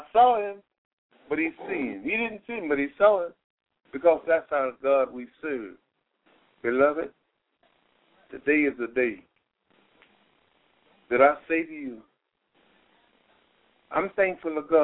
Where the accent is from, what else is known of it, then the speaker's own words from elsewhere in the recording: Texas, United States; No, I'm a Texan. I love the Texas attitude. I love what is happening in Texas.